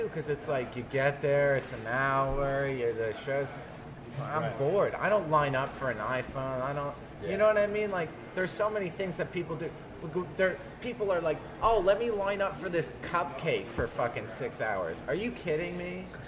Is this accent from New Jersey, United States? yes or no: yes; New Jersey, United States; I keep it real, and I'm crazy, and I'm from Jersey